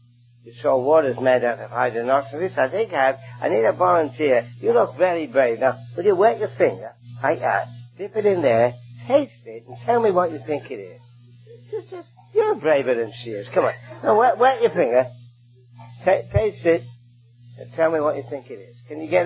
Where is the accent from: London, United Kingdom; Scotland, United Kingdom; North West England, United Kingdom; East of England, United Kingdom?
London, United Kingdom; you could tell from my accent, I originally came from London, England.